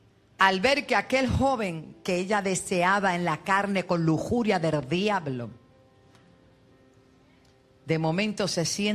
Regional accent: Puerto Rico; la iglesia de mi tierra puertorriqueña

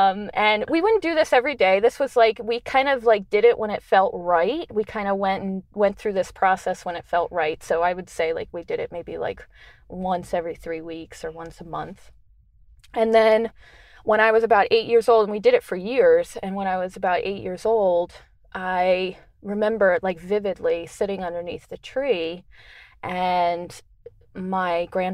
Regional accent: Allentown, Pennsylvania, United States; born there; When I was born in Allentown, Pennsylvania, and we were kind of out in the middle of nowhere. So it was kind of farmland. There wasn't a lot of people around us.

